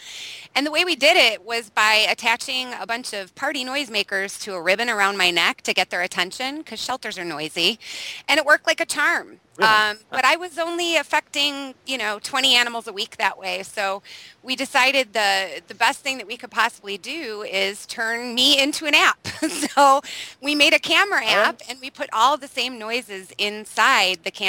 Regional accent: Chicago, Illinois, United States; We're from Chicago, born and raised.

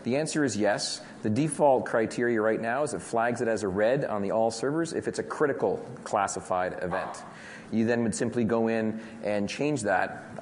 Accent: Canada; Even though I am Canadian and red is a Canadian color

